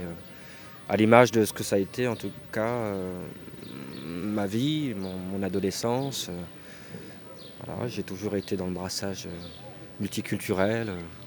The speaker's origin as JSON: {"language": "French", "town": "Lyon", "region": "Auvergne-Rhône-Alpes", "country": "France", "tie": "born or raised there", "said": "moi je suis un Lyonnais. Je suis né à Lyon, j'ai grandi à Lyon. Et voilà, je suis issu de ce qu'on appelle une double culture. Mes parents sont algériens."}